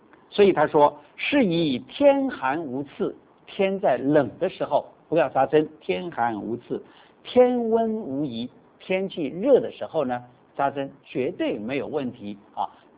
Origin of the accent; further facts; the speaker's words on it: China; 你看天时地利人和是我们中国人最讲求的一个什么